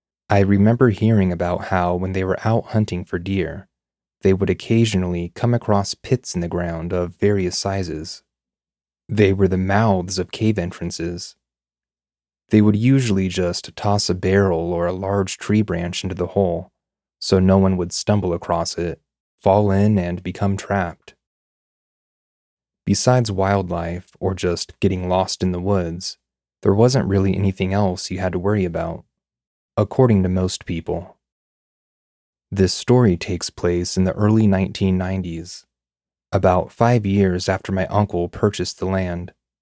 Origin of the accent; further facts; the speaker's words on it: Kentucky, United States; Growing up in Kentucky, I've always heard tales of, you know, Bigfoot or the Pope Lick Goatman.